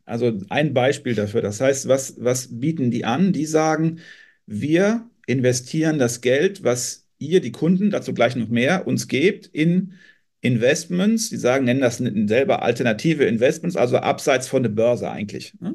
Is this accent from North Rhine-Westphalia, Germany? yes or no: yes; North Rhine-Westphalia, Germany; ich bin aus Nähe von Köln, FC-Fan seit ich klein bin.